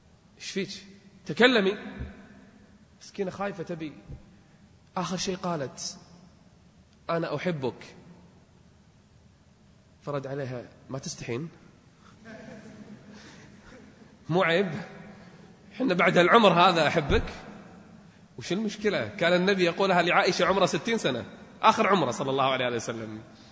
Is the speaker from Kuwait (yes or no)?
yes; Kuwait; اليوم للأسف والله في بيوت عندنا في الخليج أو في العالم العربي